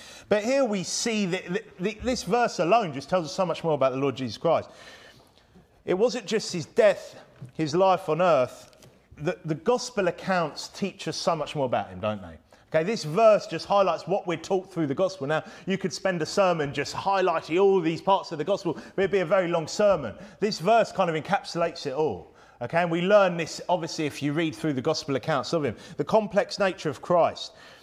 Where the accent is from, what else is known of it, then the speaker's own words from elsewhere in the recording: England, United Kingdom; And we're English. We speak English.